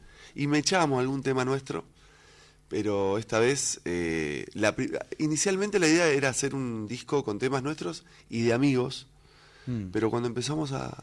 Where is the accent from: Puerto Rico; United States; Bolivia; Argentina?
Argentina; Río Gallegos, Santa Cruz; also born or lived in Puerto San Julián; Yo soy de la Patagonia, soy de Santa Cruz. En realidad nací en Puerto San Julián y viví en Río Gallegos casi siempre.